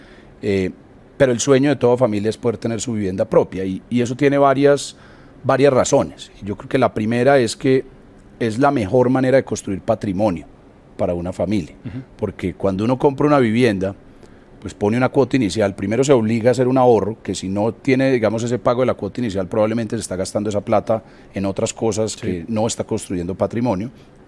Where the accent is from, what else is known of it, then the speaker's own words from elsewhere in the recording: Medellín, Antioquia, Colombia; porque pues bien se me entiende mi acento, yo soy de Medellín